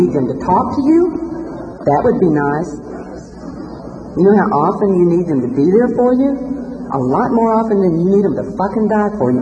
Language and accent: English; Grand Prairie, Texas, United States; I grew up in Grand Prairie, Texas. And I moved to Dallas, which Grand Prairie being a suburb of Dallas.